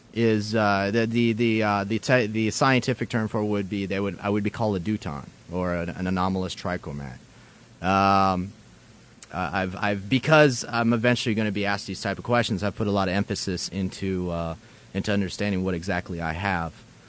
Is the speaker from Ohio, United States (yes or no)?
no; Minnesota, United States; I'm from Minnesota. I was in the Minneapolis MEPS station in Minnesota